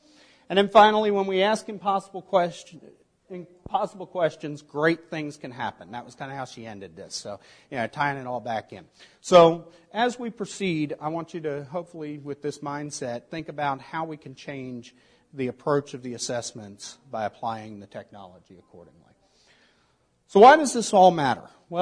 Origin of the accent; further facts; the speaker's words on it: Baltimore, Maryland, United States; a 17-year-old from my hometown of Baltimore.